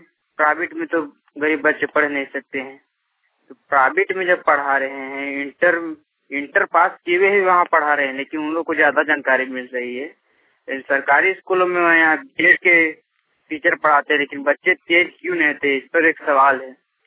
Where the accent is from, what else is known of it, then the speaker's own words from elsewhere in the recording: Jharkhand, India; मैं बोकारो जिला का हूँ, मेरा चंद्रपुरा प्रखंड का रहने वाला हूँ।